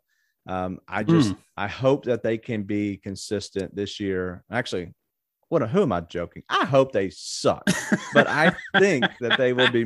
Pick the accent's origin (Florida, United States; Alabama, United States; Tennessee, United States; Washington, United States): Tennessee, United States; Memphis; he's on the arch rival of my hometown Grizzlies.